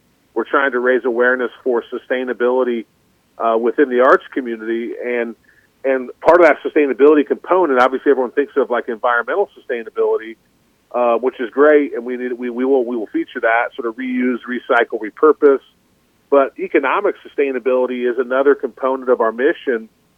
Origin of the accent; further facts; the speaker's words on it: Indianapolis, Indiana, United States; You know, I'm personally from Indianapolis, and so, you know, the nonprofit eventually wants to own some land down in Martin County area